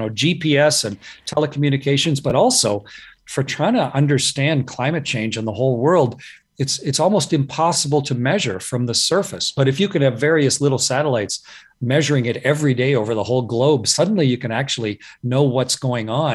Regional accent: Canada; I'm a Canadian astronaut

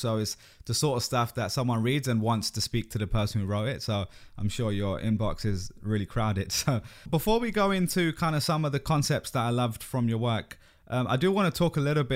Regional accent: London, United Kingdom; because I'm from London. I think you might even live in East London, where I'm from as well.

